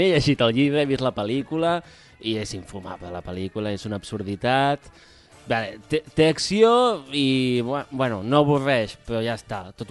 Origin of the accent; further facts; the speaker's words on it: Barbués, Aragon, Spain; Aquí, tal com som nosaltres, de Barbués